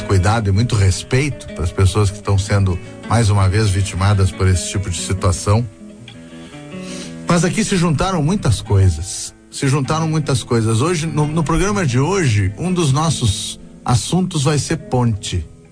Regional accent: Rio Grande do Sul, Brazil; Porque eu nasci no Ernesto Dornelles. A cria da Azenha na esquina com a Ipiranga.

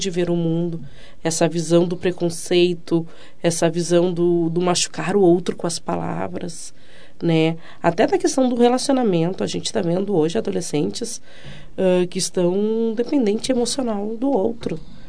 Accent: Brazil; eu sou uma menina preta e da favela, né, eu sou cria da Cruzeiro

